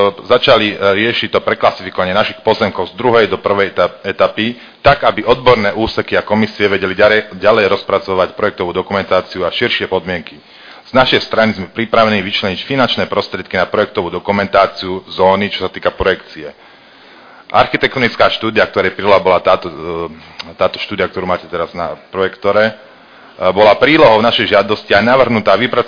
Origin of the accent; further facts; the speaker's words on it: Nitra, Nitra Region, Slovakia; Narodil som sa na Chrenovej, vyrastal som na Chrenovej, moje tri deti chodia na základnú školu Fatranská a pred dvomi rokmi sme sa presťahovali do Párovských hájov